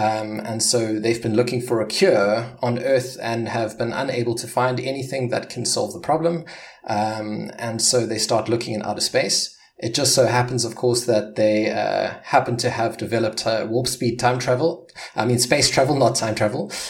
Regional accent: South Africa; moved away; Coming from a country, I'm originally from South Africa, and in South Africa, you get antibiotics for almost anything.

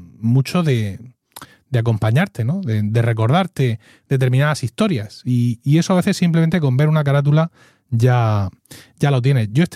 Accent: Blanca, Region of Murcia, Spain; recuerdo una noche en Blanca, en mi pueblo, una noche de agosto

